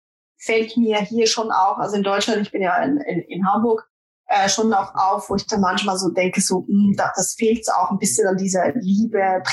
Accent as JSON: {"language": "German", "country": "Switzerland", "said": "das fehlt mir als Schweizerin so ein bisschen."}